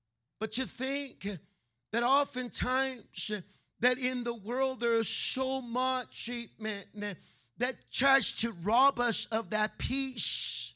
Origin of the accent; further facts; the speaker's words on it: California, United States; I grew up in California. It was Hollywood Boulevard. It was Whittier Boulevard.